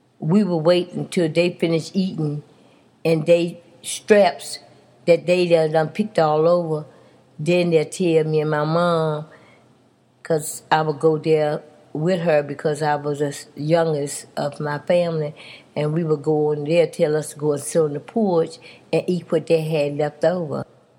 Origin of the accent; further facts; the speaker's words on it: Spring Hill, North Carolina, United States; now in Pennsylvania, United States; I grew up in North Carolina, in a little town called Spring Hill. I was born there, and I lived there until 1957. That's when I left and came to Pennsylvania.